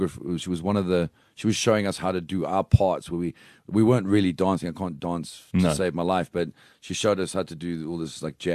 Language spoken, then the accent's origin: English; South Africa; now the older I get, I'm so proudly South African. You know, like I'm so glad I grew up here.